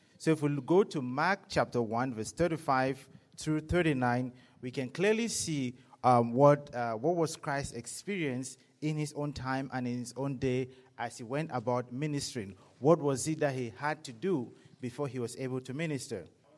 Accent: Cameroon; moved away as an adult; now in United States; I come from Cameroon. I come from Cameroon, and as a student, I traveled long ways to come to America. I'm thousands of miles away from home.

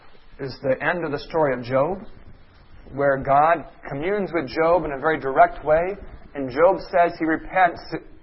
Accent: Arkansas, United States; Just so you know, though I'm from Arkansas, I don't buy into this at all.

